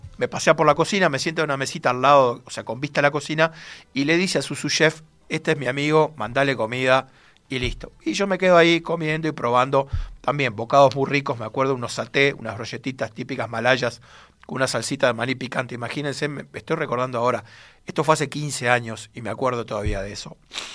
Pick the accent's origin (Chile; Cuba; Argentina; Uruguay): Uruguay; mirá, soy un periodista de Uruguay